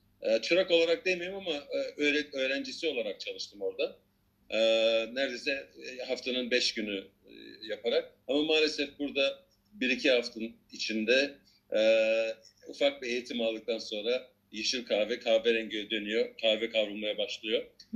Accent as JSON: {"language": "Turkish", "country": "Australia", "tie": "born or raised there", "also_born_or_lived": "Istanbul", "lives_now": "Turkey", "said": "Göztepe'de, Fenerbahçe'de doğdum. 7-8 yaşından beri Avustralya'da yaşıyorum."}